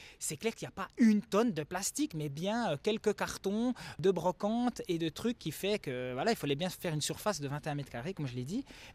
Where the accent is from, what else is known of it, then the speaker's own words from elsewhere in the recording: Neuchâtel, Switzerland; je suis neuchâtelois depuis toujours